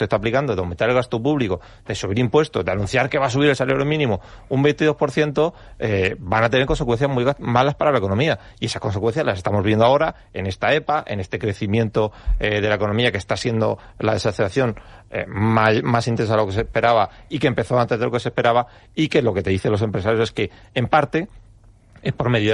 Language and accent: Spanish; Region of Murcia, Spain; que no ha querido ir a mi tierra, a Murcia, a oír a los empresarios